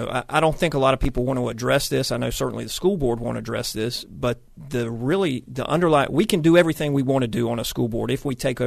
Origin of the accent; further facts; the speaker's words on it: North Carolina, United States; I was telling you during the break, you know, I grew up in Wake County schools.